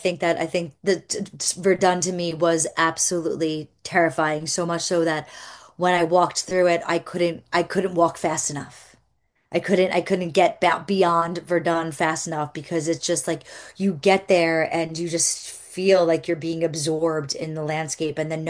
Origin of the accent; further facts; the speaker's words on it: United States; I'm very conscious of the fact that I'm an American walking through a very European part of history until 1917.